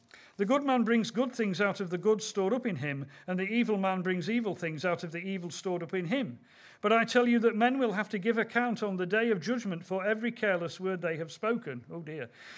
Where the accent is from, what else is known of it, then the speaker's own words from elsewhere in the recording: Nottingham, East Midlands, United Kingdom; also born or lived in Manchester / London / Norwich / Leeds; now in Cheadle, United Kingdom; I was born in Manchester, grew up in Nottingham, went to college in London, worked in Norwich, worked here in Leeds and Wakefield and so on.